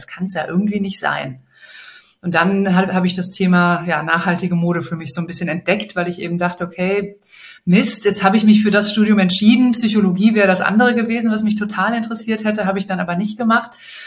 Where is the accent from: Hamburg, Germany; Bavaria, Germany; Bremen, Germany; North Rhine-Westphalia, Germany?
North Rhine-Westphalia, Germany; Bonn; Köln, wir kommen beide aus Bonn, ist irgendwie um die Ecke